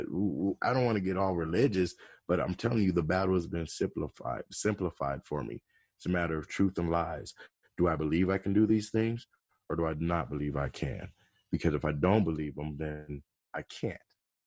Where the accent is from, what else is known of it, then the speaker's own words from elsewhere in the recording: Colorado, United States; also born or lived in Detroit; I was born in Colorado, but raised between Detroit and Colorado. I went to school in Colorado.